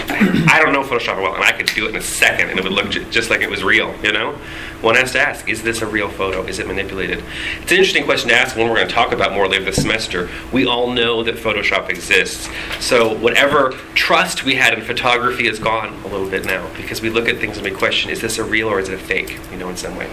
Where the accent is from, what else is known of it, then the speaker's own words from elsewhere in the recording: Munich, Bavaria, Germany; The picture ended up on a wall of my retrospective exhibition in my hometown, Munich, together with 200 of my images